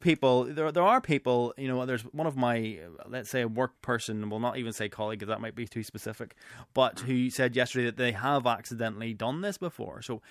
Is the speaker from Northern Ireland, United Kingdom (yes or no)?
yes; Randallstown, Northern Ireland, United Kingdom; but I know I'm from Randallstown, and when I go to the one on the way into Randallstown, there is definitely a sticker